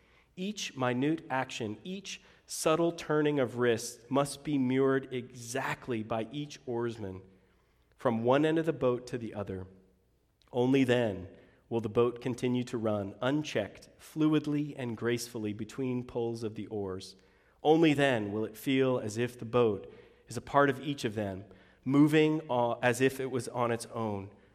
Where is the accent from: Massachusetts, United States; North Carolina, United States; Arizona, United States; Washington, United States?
Washington, United States; Seattle; born there; also born or lived in Georgia; But I was born in the University of Washington Hospital